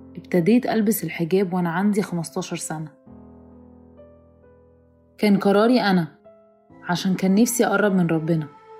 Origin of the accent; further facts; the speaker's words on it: England, United Kingdom; اتولدنا وكبرنا في إنجلترا بجد، فابتديت أفرد شعري وحاولت أتكلم إنجليزي بجد من غير ما أقول أي كلمة عربي وأنا خارجة.